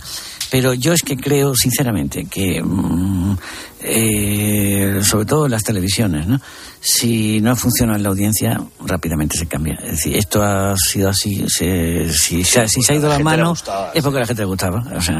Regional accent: Seville, Andalusia, Spain; En mi tierra en Sevilla hay mucha coña con esto, que la comparan con la Semana Santa.

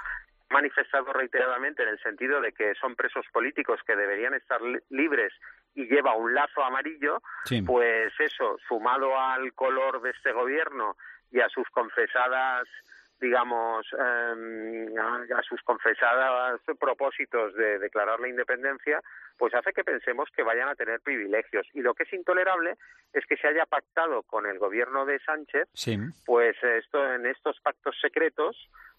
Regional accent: Catalonia, Spain; como catalán que llevo aquí muchos años en Ciudadanos, además desde el año 2006

